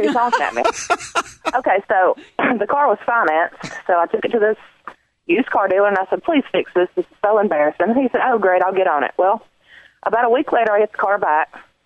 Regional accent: the South, United States; I'm a good Southern girl, and I tried to mind my manners, but I was actually at a stoplight here in my hometown

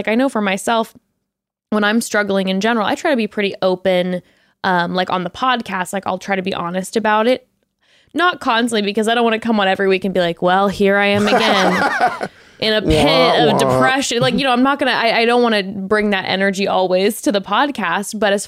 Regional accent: California, United States; growing up in Orange County and then specifically like in the space that I grew up in, I had a very similar experience

